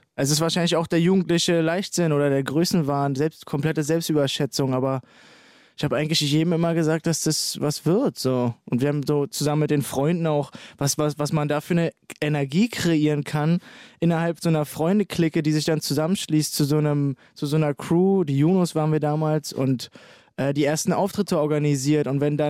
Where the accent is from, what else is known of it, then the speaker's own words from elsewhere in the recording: Kaulsdorf, Berlin, Germany; Und ich habe mir immer ein Grundstück ausgeguckt, in Kaulsdorf, da wo ich aufgewachsen bin, und das war so ein kleines Industriegrundstück